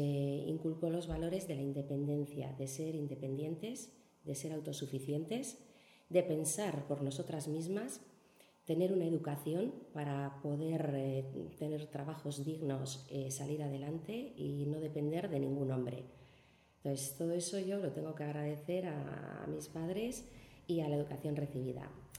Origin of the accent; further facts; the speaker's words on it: Eibar, Basque Country, Spain; born there; decir que nací en Eibar en los años 70, en un contexto pues, muy concreto.